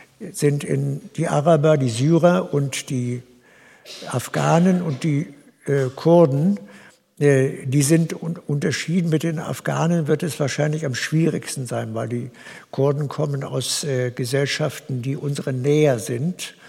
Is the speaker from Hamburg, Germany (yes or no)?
no; Troisdorf, North Rhine-Westphalia, Germany; in meiner Heimatgemeinde Troisdorf eine Stunde an der Kasse zu sitzen